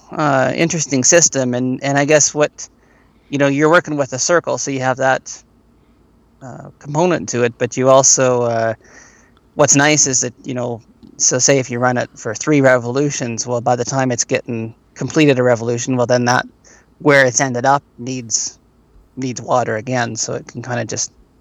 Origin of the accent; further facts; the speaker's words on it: Ontario, Canada; like I grew up in Ontario, like in southern Ontario